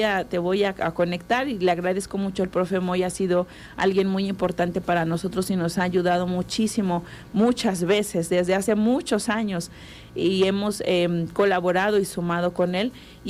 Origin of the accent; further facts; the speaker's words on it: Cuernavaca, Morelos, Mexico; Yo de Cuernavaca